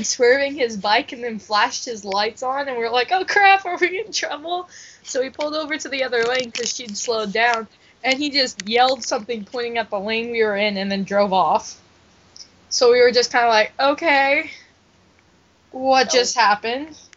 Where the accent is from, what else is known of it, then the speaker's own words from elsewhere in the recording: California, United States; It did not stop. Orange.